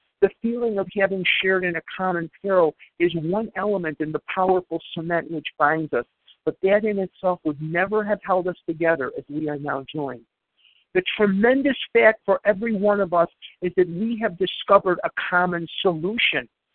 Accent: Chicago, Illinois, United States; And I grew up in Chicago, and these men and women would find each other

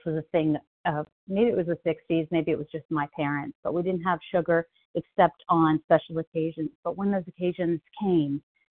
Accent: Long Island, New York, United States; born there; So I was born on Long Island, New York, in 1968. Yep, just turned 57.

